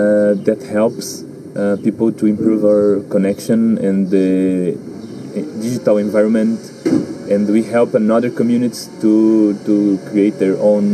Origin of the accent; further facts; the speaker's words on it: Brazil; I'm from Brazil.